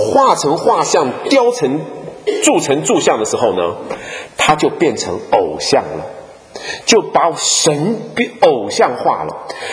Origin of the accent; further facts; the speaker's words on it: Taiwan; 我从台湾来的，在台湾常常到处都是庙宇